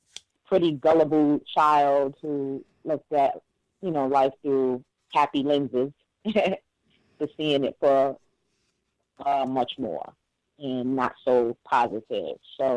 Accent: Bronx, New York, United States; born there; Okay, I was born in New York, in the Bronx, to be exact.

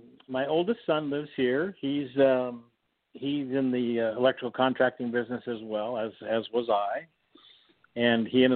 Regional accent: Oregon, United States; now in Alaska, United States; we came from Oregon following work in the late 70s and early 80s. The timber industry was kind of on its ear in the central Willamette Valley or the upper Willamette Valley

